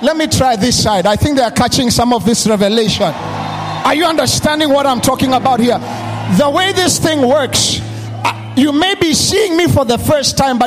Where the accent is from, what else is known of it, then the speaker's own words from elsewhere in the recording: Kenya; I'm coming from Kenya. Listen to me. We are a different culture.